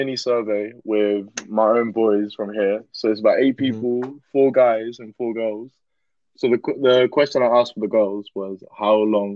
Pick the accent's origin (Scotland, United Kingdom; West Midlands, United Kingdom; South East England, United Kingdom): South East England, United Kingdom; Oxford; Maybe it's because we're from Oxford, though. Maybe shit's just different for us.